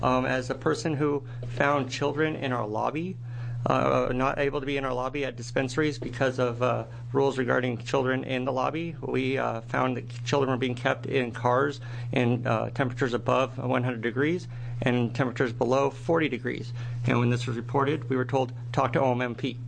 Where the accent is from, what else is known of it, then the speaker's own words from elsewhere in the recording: Oregon, United States; I'm from Lane County.